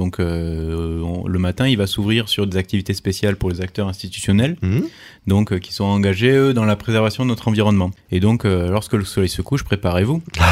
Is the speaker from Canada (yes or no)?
no; Occitanie, France; moi je viens du Lot.